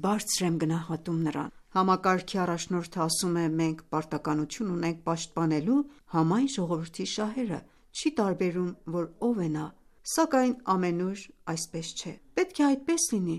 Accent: Iran; Մենք կարծում ենք, որ իրանցի ենք։ Մենք քրիստոնյաներս իսլամական հանրապետությունից շատ գոհ ենք, անչափ։

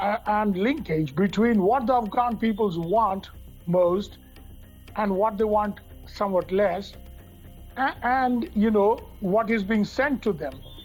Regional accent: India; from India

